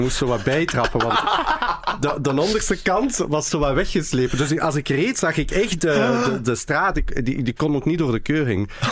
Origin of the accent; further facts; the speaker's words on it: Belgium; Gewoon omdat ik een migrant ben en dat die denken van, ja, is die ooit verhuisd? Maar ik ben dus geboren in België.